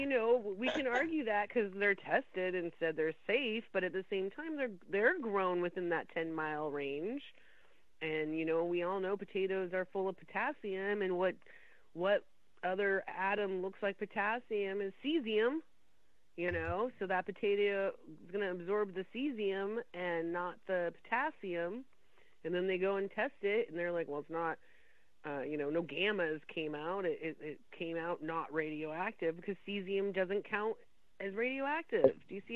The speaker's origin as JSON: {"language": "English", "region": "Washington", "country": "United States", "tie": "born or raised there", "said": "And that's what I grew up with around Hanford"}